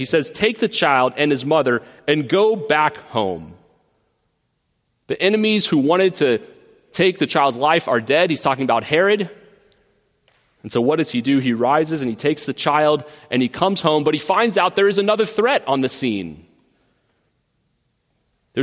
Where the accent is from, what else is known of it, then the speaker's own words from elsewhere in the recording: Texas, United States; I'm from Texas. You can imagine Texas. Texas isn't the worst, but allows you to carry the thought forward.